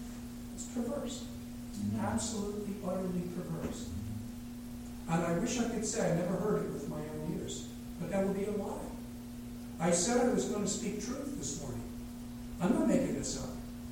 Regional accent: New York City, New York, United States; born there; I was born in the New York City metropolitan area. You know what we New Yorkers have a reputation for around the world?

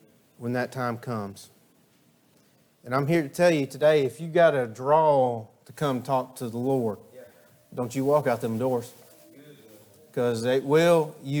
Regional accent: Dahlonega, Georgia, United States; From where I grew up in Cane Creek in Dahlonega. If anybody knows that area or lives in that area, you know my parents. You know they're good, hardworking Christians.

